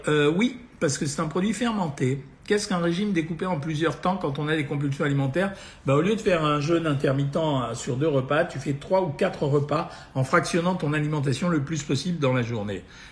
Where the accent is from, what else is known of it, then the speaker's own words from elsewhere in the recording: Calais, Hauts-de-France, France; Mais bon, je suis française, la calaisienne, oui, une calaisienne quand même, hein.